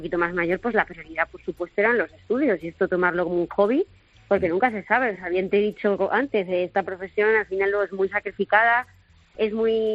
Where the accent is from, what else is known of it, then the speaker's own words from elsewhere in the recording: Zaragoza, Aragon, Spain; now in Madrid, Spain; yo vivía en Zaragoza, hasta que ya me instalé aquí en Madrid. Yo soy de Zaragoza, entonces iba y venía en el AVE